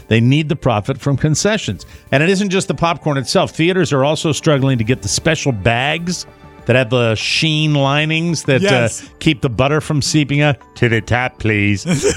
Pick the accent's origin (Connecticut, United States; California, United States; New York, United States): Connecticut, United States; She's based in Connecticut, my home state.